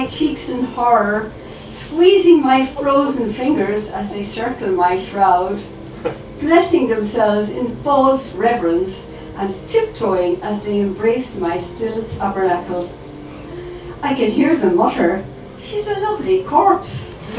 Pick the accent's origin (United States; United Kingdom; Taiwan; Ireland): Ireland; Waterford, Munster; I'm up from Waterford for the day to visit my daughter. And I'm a poetry group in Waterford.